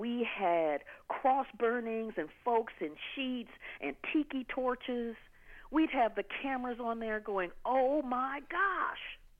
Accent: Ohio, United States; now in Atlanta, United States; You know, I'm in Atlanta now. I'm from the Midwest.

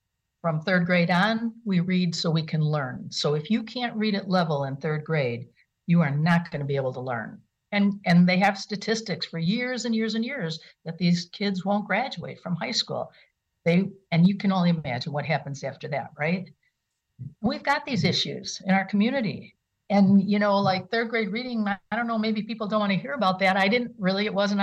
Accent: Franklin Park, Illinois, United States; born or raised there; now in Kenosha, United States

